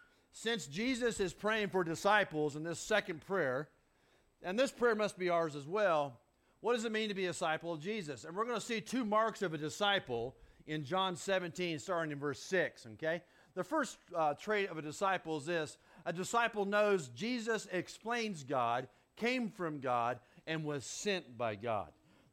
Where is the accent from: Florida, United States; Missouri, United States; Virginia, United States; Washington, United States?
Missouri, United States; Leonard; Well, I'm not from Edina, and I'm not from Knox County. You see, I grew up on a farm outside of Leonard, Missouri in Shelby County.